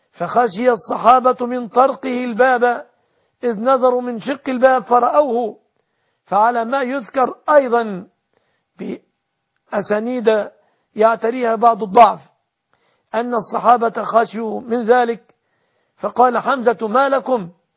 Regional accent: Egypt

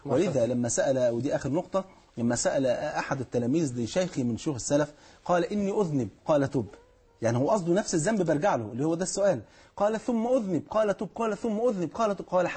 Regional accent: Egypt; عندنا في مصر

